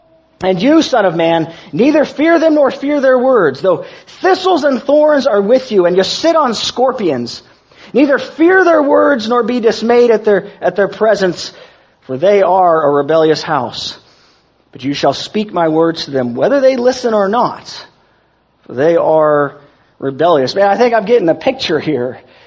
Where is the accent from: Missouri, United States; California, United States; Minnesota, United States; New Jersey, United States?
California, United States; Now, this is more obvious in my home state of California